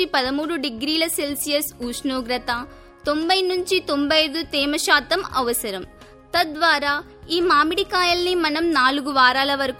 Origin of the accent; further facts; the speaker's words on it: Nagaram, Telangana, India; మాది వరంగల్ జిల్లా పరకాల మండలం నాగారం గ్రామం.